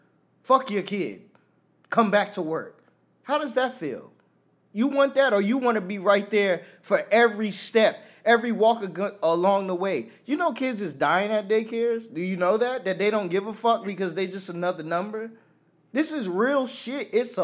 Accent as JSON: {"language": "English", "region": "New York", "country": "United States", "said": "For me, I'm a New Yorker, so cursing is my first language over English."}